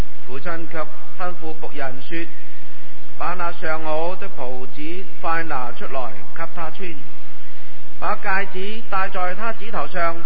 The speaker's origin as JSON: {"language": "Cantonese", "region": "Guangdong", "country": "China", "accent": "Cantonese", "said": "我们广东话说有句，你要醒目一点。"}